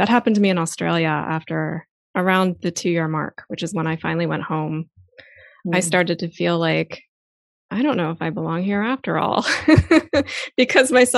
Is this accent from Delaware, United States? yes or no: yes; Wilmington, Delaware, United States; moved away; I grew up in Wilmington, Delaware. It's a very corporate town. I never felt like I fit in there. I left as soon as I could.